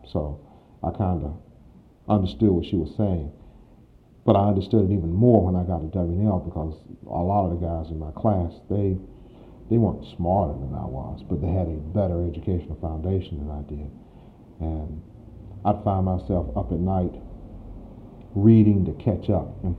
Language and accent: English; Atlanta, Georgia, United States; I grew up in Atlanta, Georgia. Went to the public schools there. Actually born and grew up in the city as opposed to one of the suburbs like most people do.